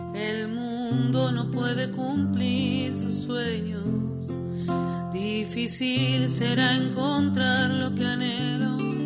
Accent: Patagonia, Argentina; born or raised there

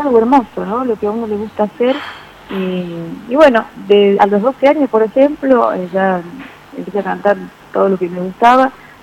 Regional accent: Chilecito, La Rioja, Argentina; born there; yo vivo en la capital, pero soy nacida en Chilecito

